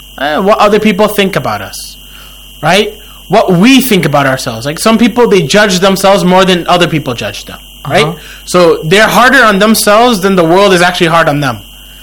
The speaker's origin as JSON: {"language": "English", "town": "Houston", "region": "Texas", "country": "United States", "said": "from Houston, Texas."}